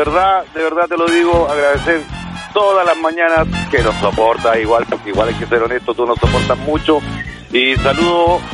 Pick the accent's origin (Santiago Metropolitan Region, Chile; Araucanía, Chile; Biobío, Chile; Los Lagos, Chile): Biobío, Chile; Chiguayante; Soy de Chiguayante, rumbo a San Pedro.